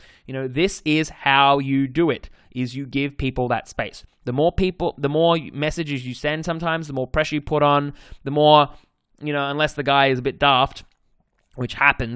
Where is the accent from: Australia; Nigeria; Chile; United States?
Australia; accent: Australian; You know, in Australia, mate, when we're in year 10, I think it's like 16, that's my Australian fucking accent.